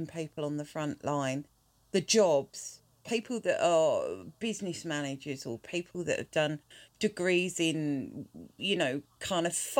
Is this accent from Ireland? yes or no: yes; Ireland; No. I'm Irish. I can babble incessantly for hours. I'm Irish.